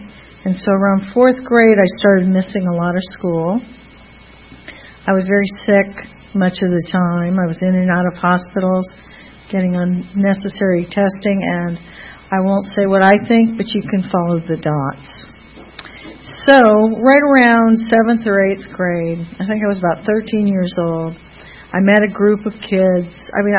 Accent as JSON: {"language": "English", "town": "Toledo", "region": "Ohio", "country": "United States", "tie": "born there", "said": "So I was born in 1959 in Toledo, Ohio."}